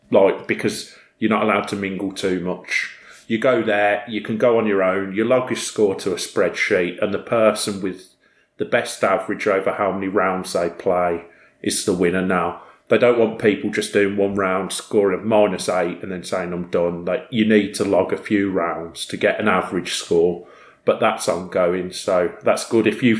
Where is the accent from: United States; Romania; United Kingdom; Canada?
United Kingdom; Bromsgrove, West Midlands; I think there's hope that we can actually get a course local to Redditch or Bromsgrove, because I'm from Bromsgrove, hoping to get a course local to us